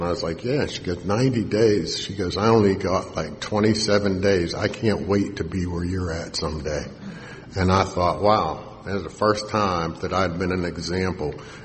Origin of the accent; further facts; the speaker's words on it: Pittsburgh, Pennsylvania, United States; You know, because I'm from Pittsburgh area. You got to drink on Super Bowl Sunday.